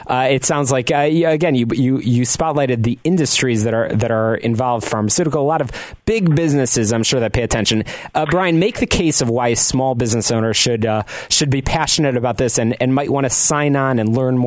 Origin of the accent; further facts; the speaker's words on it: Skokie, Illinois, United States; I'm a Skokie native.